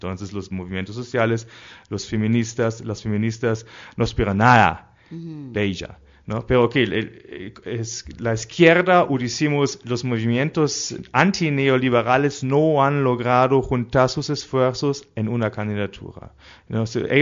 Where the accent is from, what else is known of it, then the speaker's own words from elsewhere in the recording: Hamburg, Germany; Spanish is a second language; Yo soy de Hamburgo.